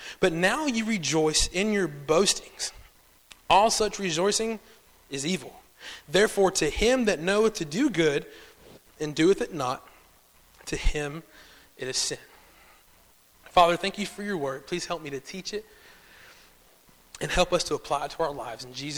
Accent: Charlotte, North Carolina, United States; I know I'm from the city, I'm from Charlotte, but I picked on some of the southern ways, and I'm getting there, right?

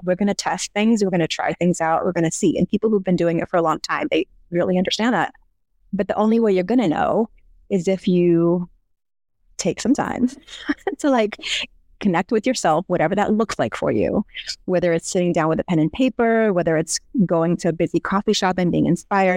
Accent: New York, United States; And yes, I'm a New Yorker, like, I talk fast

